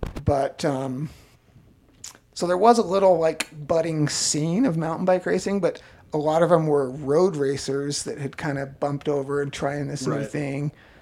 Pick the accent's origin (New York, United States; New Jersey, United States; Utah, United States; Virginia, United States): Utah, United States; so I could go up into the hills and like the mountains behind where I grew up and down in Utah County.